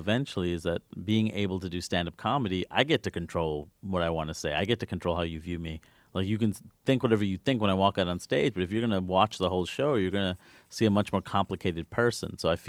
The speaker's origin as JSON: {"language": "English", "region": "New York", "country": "United States", "said": "Like, I'm certainly a New Yorker in that regard."}